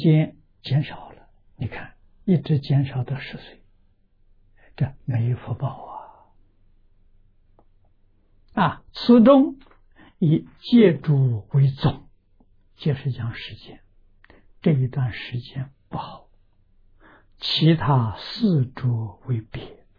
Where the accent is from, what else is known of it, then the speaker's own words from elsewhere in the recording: China; 我们中国人讲孝亲尊师，是万善的根源啊